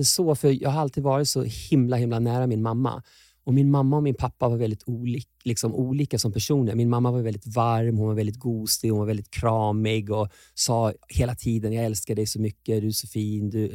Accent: Köping, Västmanland County, Sweden; Där kom jag till och där växte jag upp med min mamma och min pappa och min lillebror

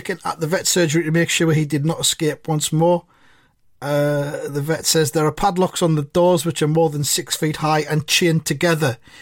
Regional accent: United Kingdom; We're British.

